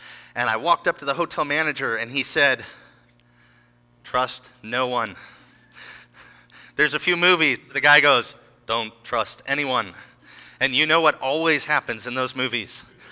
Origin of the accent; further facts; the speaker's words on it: United States; I'm an American.